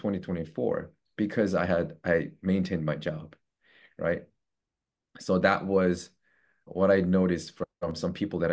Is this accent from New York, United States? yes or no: yes; New York, United States; maybe I'm able to do that because I'm from New York.